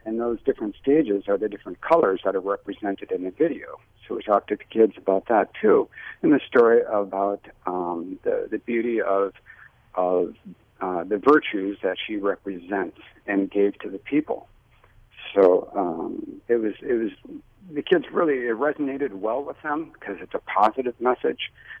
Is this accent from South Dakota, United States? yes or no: yes; Rapid City, South Dakota, United States; It's I grew up in Rapid City, so I'm a Rapid City native